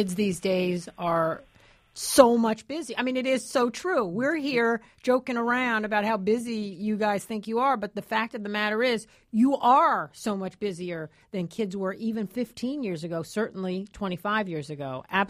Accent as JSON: {"language": "English", "town": "New York City", "region": "New York", "country": "United States", "tie": "born or raised there", "said": "I got to fess up. I grew up in New York City, 25 years old. I think a lot of it's regional."}